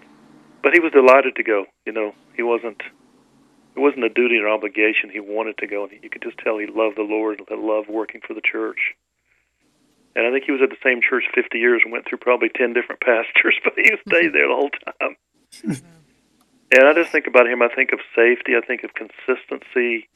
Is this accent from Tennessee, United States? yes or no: yes; Tennessee, United States; also born or lived in Portsmouth, Virginia; I grew up in Tennessee. My dad was in the Marine Corps, and I was born in Portsmouth, Virginia. And then he moved to Tennessee. And I'm a good old Tennessee boy.